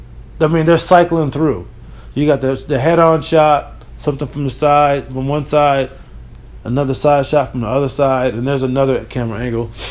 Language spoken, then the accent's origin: English; Rochester, New York, United States; trip back from Rochester, New York. Had a great time. I gotta tell you, man, that fucking drive to my hometown is brutal, man.